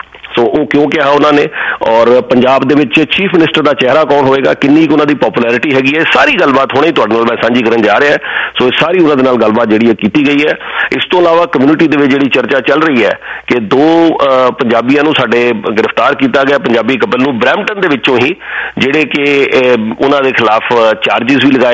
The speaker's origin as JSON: {"language": "Punjabi", "town": "Jalandhar", "region": "Punjab", "country": "India", "said": "ਮੈਂ ਤੇ ਉੱਥੋਂ ਜਲੰਧਰ ਤੋਂ ਹਾਂ, ਸਾਡੇ ਨਾਲ ਜਿਹੜੇ ਪਿੰਡ ਨੇ ਹੁਣ ਮਿੱਠਾਪੁਰ ਬਿਲਕੁਲ ਸਾਡੇ ਨਾਲ ਜਿੱਥੇ ਮੈਂ ਰਹਿੰਦਾ ਸੀਗਾ, ਅਰਬਨ ਸਟੇਟ"}